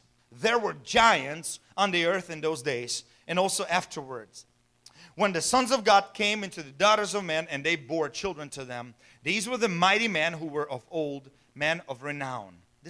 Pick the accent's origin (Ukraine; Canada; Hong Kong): Ukraine; There's war in Ukraine right now, my home country, where I was born.